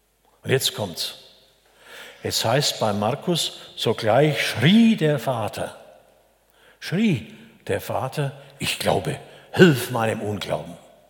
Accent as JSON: {"language": "German", "region": "Bavaria", "country": "Germany", "said": "Es ist kein Unterschied, aus welcher Kultur du kommst. Ich komme aus der Oberfränkischen"}